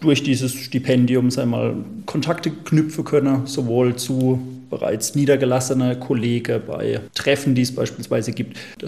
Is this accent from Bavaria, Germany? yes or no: no; Mosbach, Baden-Württemberg, Germany; Kommen Sie von hier oder wo kommen Sie her? Und wenn man dann halt sagt, naja, hier ist die Umgebung Mosbach, dann freue die sich tatsächlich auch ein bisschen